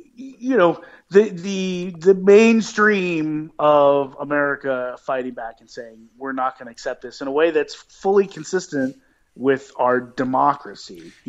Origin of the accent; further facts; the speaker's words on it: Georgia, United States; also born or lived in North Carolina; I lived in North Carolina for a while. And as you know, I'm from Georgia.